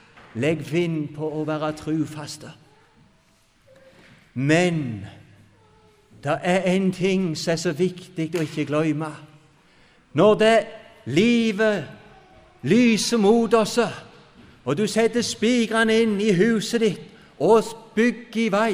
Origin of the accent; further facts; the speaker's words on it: Salte, Rogaland, Norway; i hvert fall er det hjemme sånn, jeg husker godt, vi hadde telt med den sommer hjemme på Salte